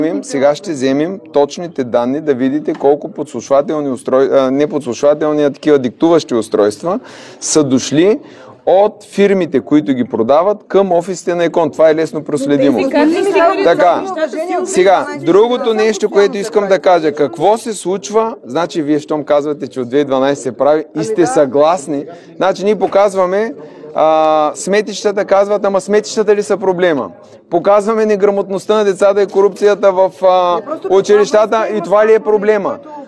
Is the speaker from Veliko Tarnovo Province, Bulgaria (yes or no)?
yes; Gorna Oryahovitsa, Veliko Tarnovo Province, Bulgaria; Последният кмет, който взе, е на моя роден град Горна Оряховица